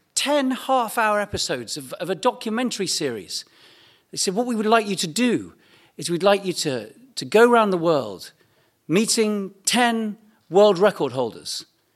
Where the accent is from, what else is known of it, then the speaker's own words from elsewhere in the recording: East of England, United Kingdom; I'm from East Anglia. We don't have any hills in East Anglia. It is famously flat. As an East Anglian, anything above 1 meter above sea level makes me nervous.